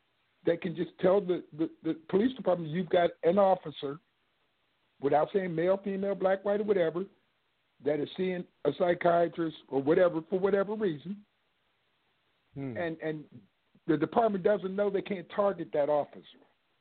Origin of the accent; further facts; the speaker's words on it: Harrisburg, Pennsylvania, United States; and I grew up in Harrisburg, Pennsylvania